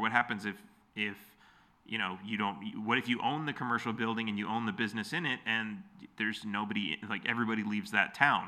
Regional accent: Los Angeles, California, United States; moved away; I mean, I grew up in Los Angeles and I left because, I mean, that was one of the reasons.

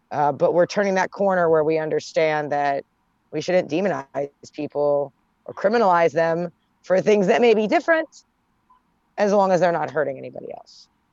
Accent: Baltimore, Maryland, United States; For instance, I grew up in Baltimore City. It just like any other city in America, Chicago, Detroit, you name it.

